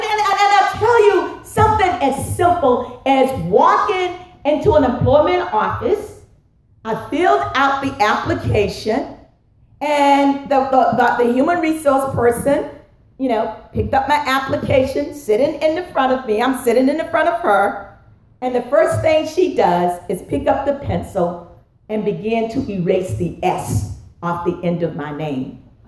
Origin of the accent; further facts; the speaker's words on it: Virginia, United States; As a student, growing up in Virginia, I had all Black teachers.